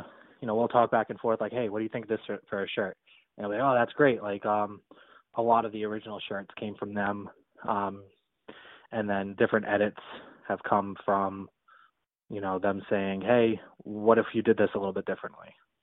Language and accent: English; New England, United States; I actually work at haunted houses locally. I'm from New England.